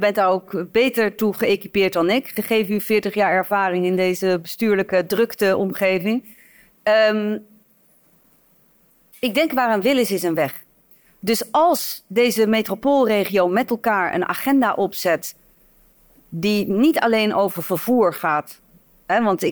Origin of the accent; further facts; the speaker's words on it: Amsterdam, North Holland, Netherlands; Ik kom zelf uit Amsterdam